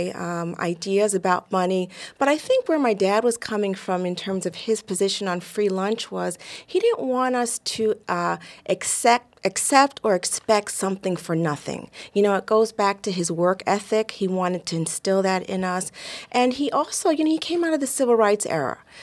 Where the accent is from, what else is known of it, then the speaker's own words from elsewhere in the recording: New York, United States; Growing up in New York in the 70s with like a short Japanese woman with long straight hair on a block where it was primarily African American